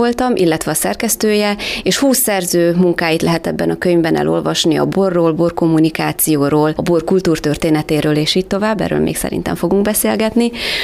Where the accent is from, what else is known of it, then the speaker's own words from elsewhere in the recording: Kiskunhalas, Bács-Kiskun, Hungary; nagyon erőteljesen kötődöm a szülővárosomhoz